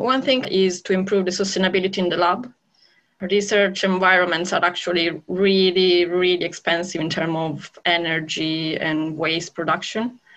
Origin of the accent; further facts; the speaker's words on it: Italy; English is a second language; You might guess from my accent, I'm Italian. I grew up in a small town in the northwest side of Italy.